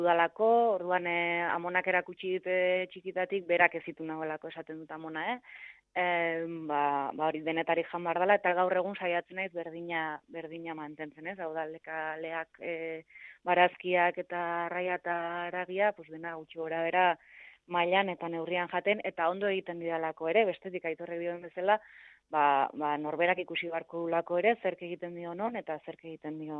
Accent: San Sebastián, Basque Country, Spain; born there; ni Donostiko parte zarrean jaio naiz, ikusi dut arraia nola sartzen den portuan

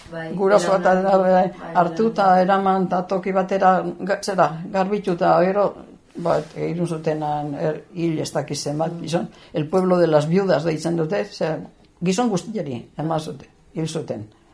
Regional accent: Irun, Basque Country, Spain; Ni irundarra, ni hemen jaio nintzen, irunen.

